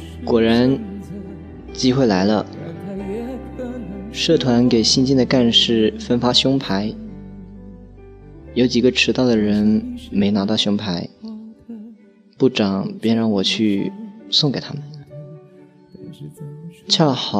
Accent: Guizhou, China; 直到暑假，他决定来贵州找我，我们的感情才渐渐回温。为了让他在我家乡玩得开心

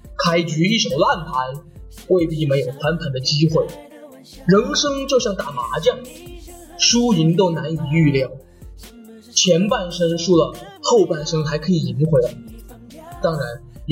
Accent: Changchun, Jilin, China; 来自吉林长春，大家听我这个口音也是可以听出来的。

